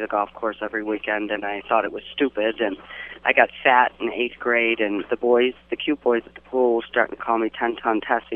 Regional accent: New York, United States; I say I'm from Buffalo, but I'm from a little town of 2,500 people south of Buffalo.

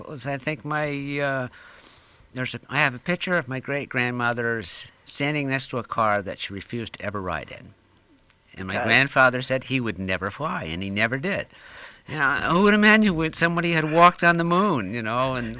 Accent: Florida, United States; Growing up in Florida, and what is it, the late 60s, early 70s, where there was, a lot of controversy about law.

